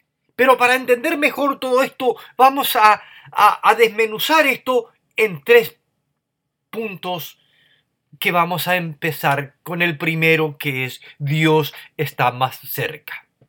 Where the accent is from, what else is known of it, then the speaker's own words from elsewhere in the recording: India; Spanish is a second language; para mí, que soy procedente de la India, no estoy alarmado para nada.